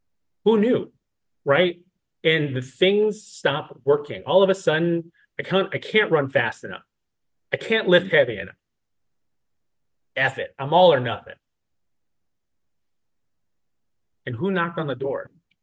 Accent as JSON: {"language": "English", "town": "Chicago", "region": "Illinois", "country": "United States", "said": "I'm originally from Chicago, Midwest is best."}